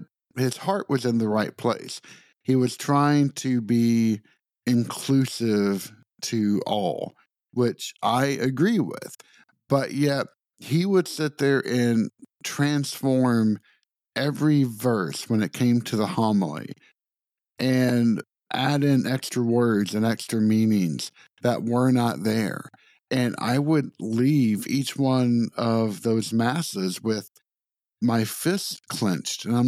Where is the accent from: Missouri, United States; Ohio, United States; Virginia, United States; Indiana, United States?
Virginia, United States; Like, I was brought up in the Richmond Diocese, which is very touchy-feely.